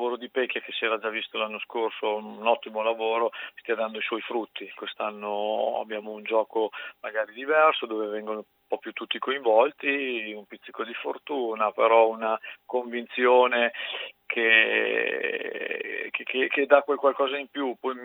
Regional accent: Parma, Emilia-Romagna, Italy; io sono nato a Parma, cresciuto nel Parma, esordito nel Parma, andavo in curva quando giocavo ancora nel settore giovanile del Parma, quindi sono parmigiano a tutti gli effetti e tifoso del Parma.

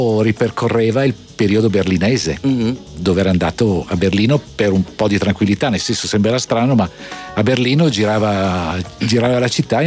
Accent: Milan, Lombardy, Italy; born there; now in Parma, Italy; No, io sono nato a Milano

